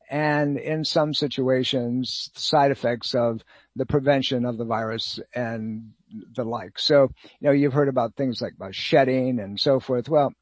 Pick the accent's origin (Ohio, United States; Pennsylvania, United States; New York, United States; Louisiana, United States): New York, United States; this is the weather I grew up with in Western New York State. It's not supposed to happen here in Virginia